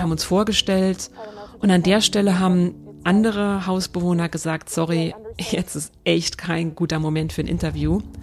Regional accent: Switzerland; now in California, United States; die Häuser hier in Kalifornien sind ja nicht wie bei uns in der Schweiz mit Backstein gebaut

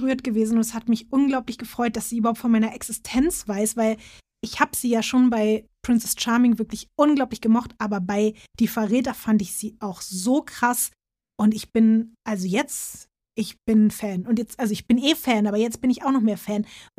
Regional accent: Cologne, North Rhine-Westphalia, Germany; ich bin aus Köln.

